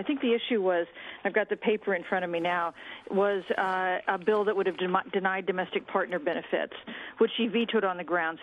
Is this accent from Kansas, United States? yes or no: yes; Kansas, United States; I grew up in Kansas, did not leave the state until I went to college.